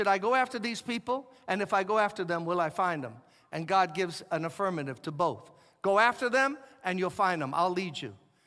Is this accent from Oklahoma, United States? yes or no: no; Brooklyn, New York, United States; Now, anyone like me who was born and raised in Brooklyn and lives in New York, unless you've been robbed, you're not truly a New Yorker.